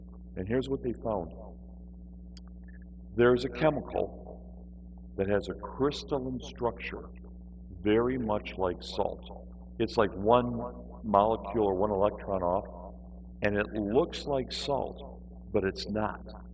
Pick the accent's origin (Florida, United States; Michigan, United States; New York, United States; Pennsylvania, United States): Michigan, United States; I'm from Michigan, and we have mines that are salt mines.